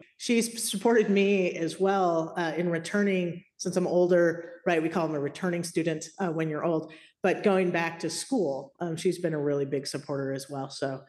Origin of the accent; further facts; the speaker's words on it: San Diego, California, United States; We grew up in San Diego. We're identical twins.